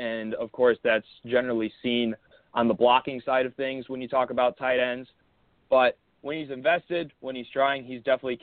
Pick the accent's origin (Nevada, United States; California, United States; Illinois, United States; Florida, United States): Illinois, United States; Rockford; Well, I come from Rockford, 815 represent, currently attending college at Augustana College, Rock Island, Quad Cities area.